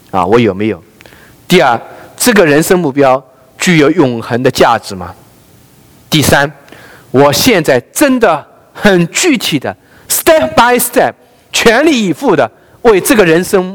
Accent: Zhejiang, China; 我说到我是浙江人

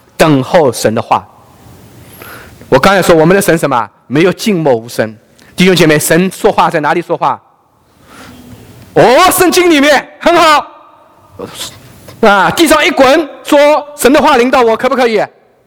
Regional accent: China; 这个我们大陆人啊，这个词啊，很这个说了算啊

